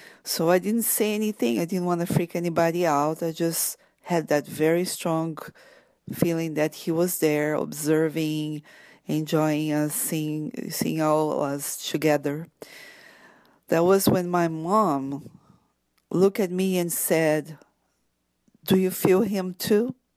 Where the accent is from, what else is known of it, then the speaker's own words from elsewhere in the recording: Brazil; English is a second language; moved away as an adult; I am from Brazil. I'm Portuguese descendant, and that's why I have this accent. And even though I'm here for 25 years, I can't help it. I still have it.